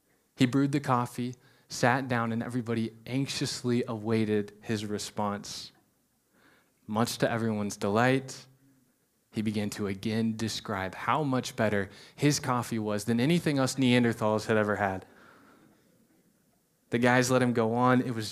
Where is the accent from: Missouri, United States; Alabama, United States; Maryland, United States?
Missouri, United States; sorry, I'm from Missouri